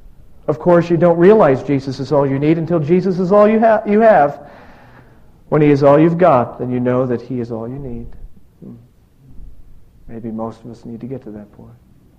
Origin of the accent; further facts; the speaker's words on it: Scotland, United Kingdom; I love the Scottish theologians. I'm Scottish, so I think they're the best.